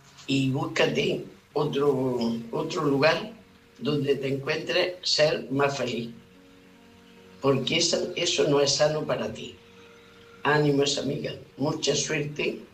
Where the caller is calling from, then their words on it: Almería, Andalusia, Spain; Soy corresponsal de Almería.